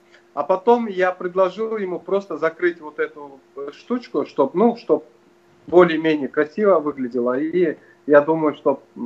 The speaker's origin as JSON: {"language": "Russian", "town": "Krasnoyarsk", "region": "Krasnoyarsk Krai", "country": "Russia", "said": "я из Красноярска. Вот. Мне 27 лет."}